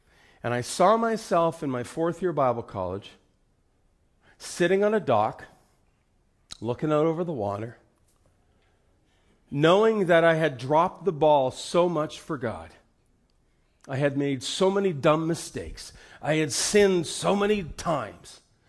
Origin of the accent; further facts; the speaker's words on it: Kapuskasing, Ontario, Canada; from Northern Ontario. Small Kapuskasing, Ontario.